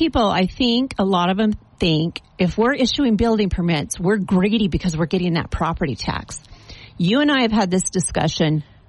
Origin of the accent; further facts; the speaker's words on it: Las Vegas, Nevada, United States; born there; I don't want to send one drop of water to Las Vegas. Hmm. I was born there, but I don't want to give them a drop of water.